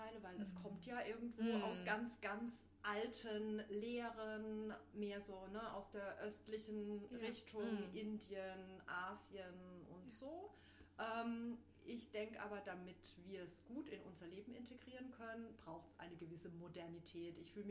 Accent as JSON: {"language": "German", "town": "Offenburg", "region": "Baden-Württemberg", "country": "Germany", "said": "Ich komme aus Offenburg, lebe da im schönen Zellweierbach"}